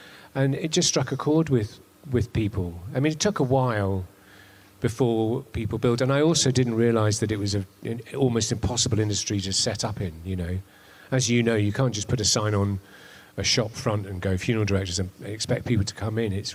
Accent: Totnes, South West England, United Kingdom; I come from Totnes.

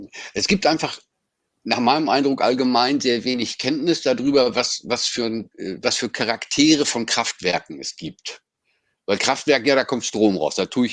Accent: Datteln, North Rhine-Westphalia, Germany; Ich habe in Datteln meinen Führerschein gemacht. lange her. Also ich bin da groß geworden in der Gegend.

